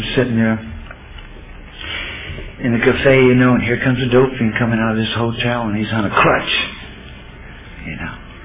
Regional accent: Los Angeles, California, United States; I'm from Florence, on the south side of Los Angeles, South Central LA, you know

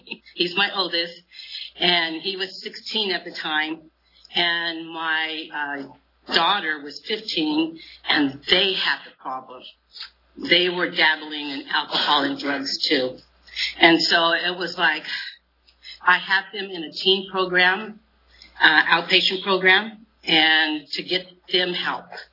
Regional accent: Corcoran, California, United States; also born or lived in Hanford; I'm from Corcoran. That's my hometown. I grew up in Corcoran. Born in Hanford, raised in Corcoran, came to Visalia to come shop for our school clothes.

